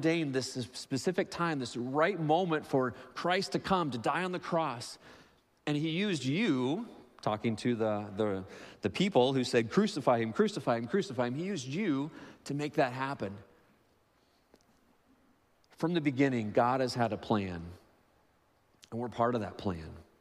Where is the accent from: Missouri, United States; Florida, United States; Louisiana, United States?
Missouri, United States; Joplin; I grew up in Joplin, Missouri, and I wasn't there when the big F5 went through in 2011 and it destroyed the town, but I have been there.